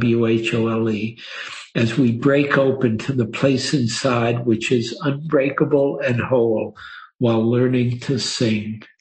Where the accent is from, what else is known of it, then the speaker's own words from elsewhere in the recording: Detroit, Michigan, United States; And I know Henry Ford Hospital because it's in Detroit and I grew up in Detroit.